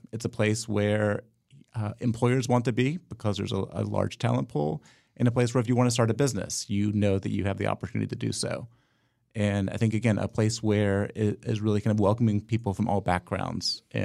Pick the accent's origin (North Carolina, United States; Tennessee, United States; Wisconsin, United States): North Carolina, United States; Hendersonville; I did. I grew up in Hendersonville in Western North Carolina.